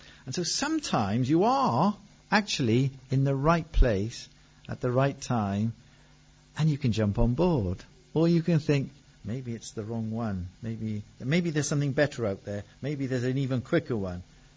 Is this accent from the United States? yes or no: no; DR Congo; also born or lived in Zambia; I was actually, like my mum, I was born in Congo myself. And I spent my early years in Congo. And I went to school at the same school as my mum in Zambia.